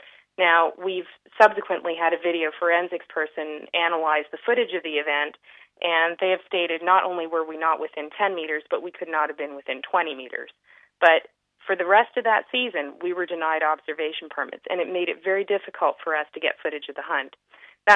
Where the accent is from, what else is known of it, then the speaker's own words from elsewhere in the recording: Canada; what's frustrating about this as a Canadian is the fact that this hunt occurs in public space.